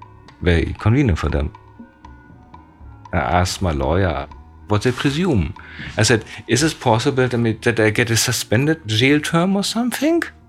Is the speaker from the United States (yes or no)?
no; Germany; English is a second language; I'm from Germany.